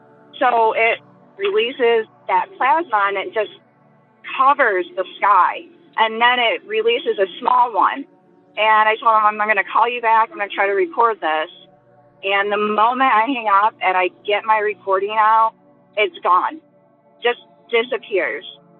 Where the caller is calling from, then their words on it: Jackson, Michigan, United States; I'm out from Jackson, Michigan.